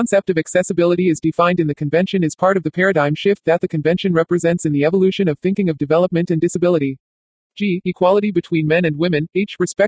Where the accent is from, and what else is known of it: San Bernardino, California, United States; born there